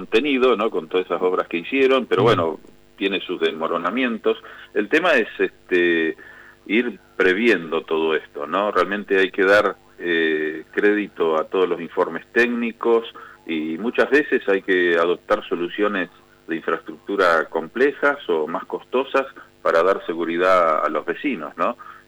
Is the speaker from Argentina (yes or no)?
yes; Comodoro Rivadavia, Chubut, Argentina; Yo también de pequeño viví en Comodoro Rivadavia y mi recuerdo de las calles llenas de como de barro del chenque cuando llovía